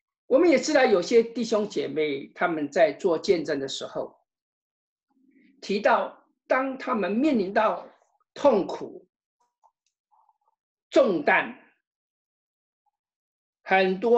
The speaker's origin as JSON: {"language": "Chinese", "country": "China", "said": "我们知道我们中国人有一句话讲到，家家有本难念的经，"}